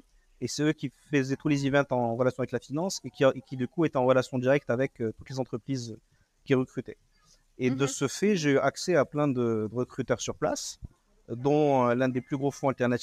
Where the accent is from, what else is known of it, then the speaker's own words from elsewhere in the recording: Casablanca, Casablanca-Settat, Morocco; moved away as an adult; also born or lived in France; mon père a déménagé là, donc on l'a tout suivi, mais j'ai grandi à Casablanca, j'ai fait des études jusqu'au bac Fulmbraleb, la mission française. Et ensuite, je suis parti en France pour faire mes études.